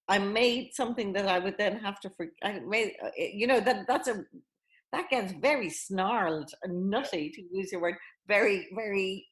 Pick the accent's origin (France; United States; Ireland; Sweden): Ireland; when I was in Catholic school growing up in Ireland. And all schools were Catholic, and of course it was run by nuns